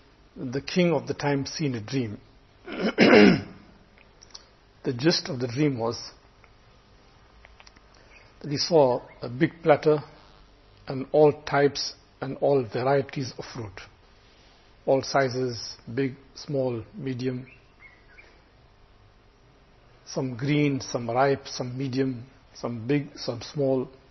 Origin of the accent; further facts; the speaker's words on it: India; I'm an Indian.